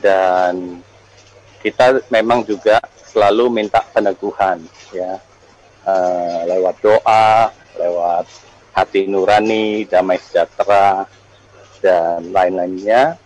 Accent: Medan, North Sumatra, Indonesia; born there; now in Jakarta, Indonesia; lahir di Medan, dan saya sudah menikah, tinggal di Kelapa Gading

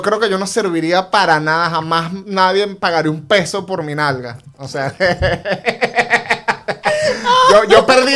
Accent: Venezuela; Entonces, en Venezuela, yo soy venezolano, no le decimos Toto, le decimos Totona.

